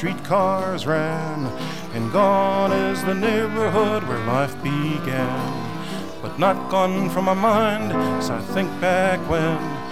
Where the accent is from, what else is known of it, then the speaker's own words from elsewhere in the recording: Chicago, Illinois, United States; And so I grew up in Chicago my first 7 years or so, and I have real strong memories about it as a little boy, and things were really very quite different then. It was an Italian and Jewish neighborhood, the Douglas Park area.